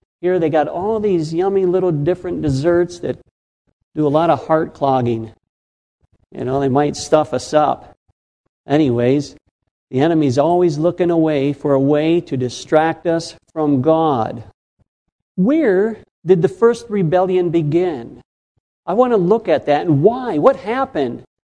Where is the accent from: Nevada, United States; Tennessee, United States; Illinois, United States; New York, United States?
New York, United States; Buffalo; I grew up in Buffalo, New York.